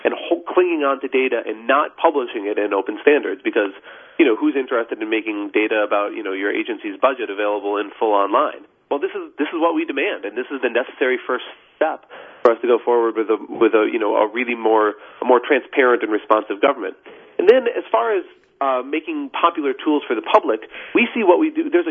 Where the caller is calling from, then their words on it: New York City, New York, United States; I'm calling from New York City, where I live